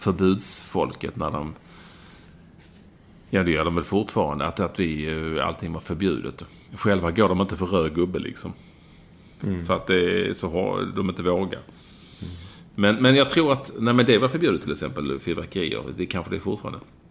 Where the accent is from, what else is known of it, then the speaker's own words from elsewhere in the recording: Sweden; Men här hemma i Sverige så började det ju smälla en vecka innan